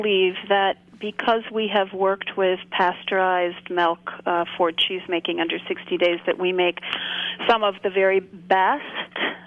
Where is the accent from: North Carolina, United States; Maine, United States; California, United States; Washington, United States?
California, United States; San Francisco; In my hometown here.